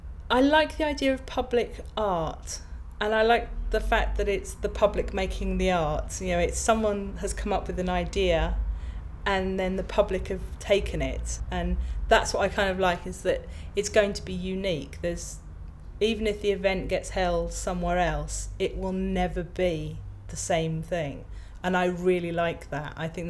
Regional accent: South East England, United Kingdom; also born or lived in Wales / London / Norfolk; now in Sheffield, United Kingdom; Originally, I'm from Kent. But the life of an archaeologist is quite sort of nomadic, and you go wherever the work is.

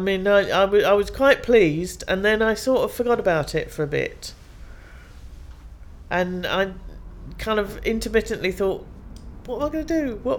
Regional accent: London, United Kingdom; born there; now in Whitley Bay, United Kingdom; My date of birth is the 16th of August 1953 and I now live in Whitley Bay, but I was born in London. Whitley Bay in its northeast.

